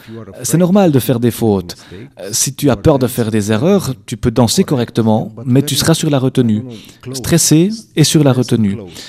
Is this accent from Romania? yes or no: yes; Bucharest, Romania; J'ai fait de la pédagogie à l'université chez moi à Bucarest.